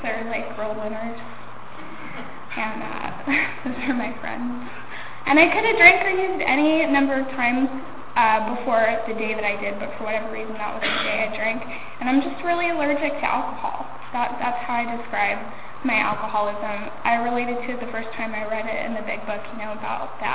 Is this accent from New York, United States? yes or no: no; Palm Springs, California, United States; I'm from here in the desert. I'm from Palm Springs